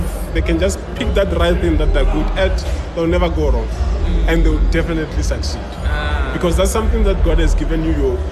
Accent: Limpopo, South Africa; Like you can see, we are from Limpopo.

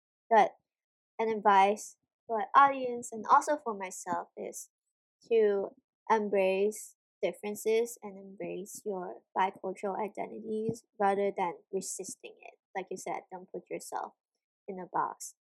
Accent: Hong Kong; I always say that. I make sure that is clear that you know that I'm from Hong Kong.

